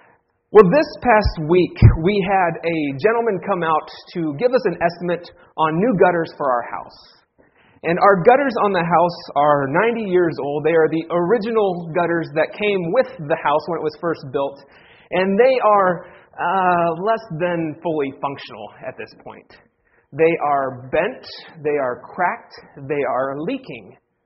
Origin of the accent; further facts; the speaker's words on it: Ohio, United States; my wife grew up in Nebraska, I grew up in Ohio, and every year we have this little competition within our household.